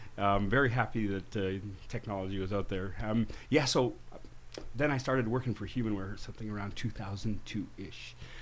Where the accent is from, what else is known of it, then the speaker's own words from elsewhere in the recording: Montreal, Quebec, Canada; now in Orlando, United States; So originally, I was from Montreal, up north. Pretty cold, right?